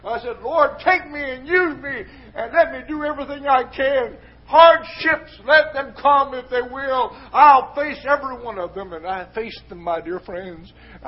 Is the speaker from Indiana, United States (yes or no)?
no; Missouri, United States; But where I grew up in Northwest Missouri, the preacher didn't go to school.